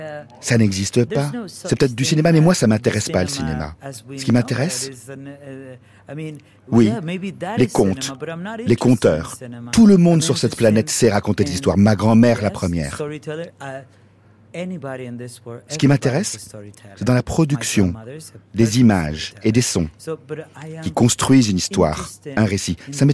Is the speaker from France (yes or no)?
no; Dominican Republic; Vous savez, moi je viens de République Dominicaine, tout le monde parle tout le temps. C'est là que j'ai commencé à penser le monde.